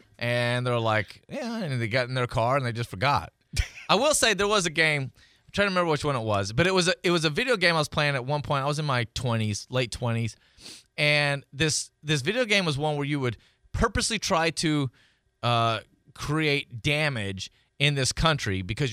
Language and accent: English; England, United Kingdom; now in United States; I'm from England. And I've never heard of an English muffin until I came to America.